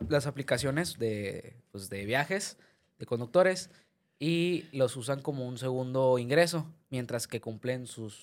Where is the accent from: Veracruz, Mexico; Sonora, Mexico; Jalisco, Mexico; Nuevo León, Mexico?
Nuevo León, Mexico; Escobedo; fue allá en Escobedo, de donde nosotros somos.